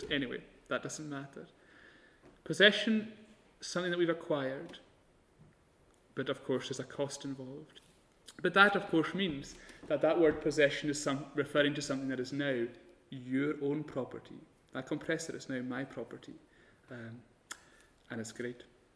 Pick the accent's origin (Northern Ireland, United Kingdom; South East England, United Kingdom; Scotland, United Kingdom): Scotland, United Kingdom; Stornoway; I remember when I was wee, I was growing up in Stornoway